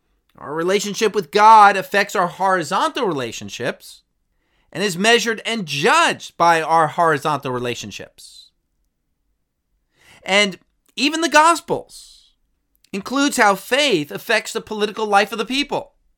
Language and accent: English; Harrington Park, New Jersey, United States; I'm a native of Bergen County. I was raised in Harrington Park. Oddly enough, right down the road from Cory Booker's family home. I attended First Baptist Church of Hackensack.